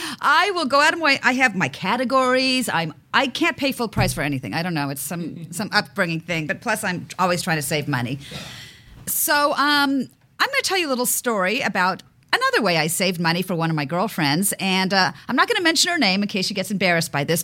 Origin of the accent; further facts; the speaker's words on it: San Diego, California, United States; Well, I grew up in San Diego, and Tijuana was like my neighbor to the south.